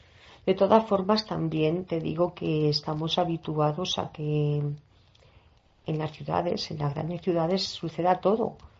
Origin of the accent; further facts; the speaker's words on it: El Pedernoso, Castilla-La Mancha, Spain; en mi tierra, en El Pedernoso, en los pueblos colindantes como el Mota del Cuervo, Pedroñeras, aunque los campos no tienen bosques ni tienen arboledas profundas donde esconderse, ni lagunas profundas, pero sí que hay parajes muy bonitos, manchegos